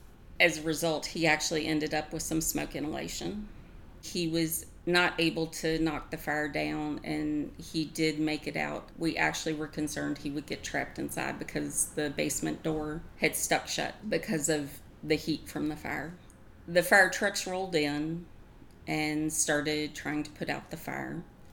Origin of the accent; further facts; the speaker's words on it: Maryland, United States; born there; also born or lived in Mississippi / Arizona; I was born in Maryland, moved to Mississippi, then to Arizona, and then back here.